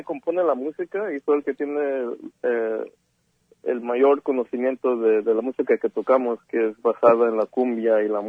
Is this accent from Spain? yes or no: no; Los Angeles, California, United States; Por ejemplo, yo soy de Los Ángeles, pero mis papás son de México, de Oaxaca.